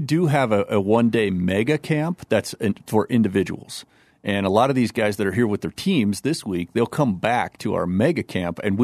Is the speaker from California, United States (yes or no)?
yes; Oakland, California, United States; And that's where I grew up in the Oakland area.